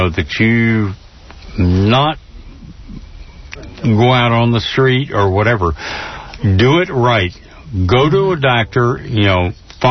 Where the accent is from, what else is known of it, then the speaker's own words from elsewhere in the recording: Panama; I was born and raised in Central America, in Panama. Everything was available there.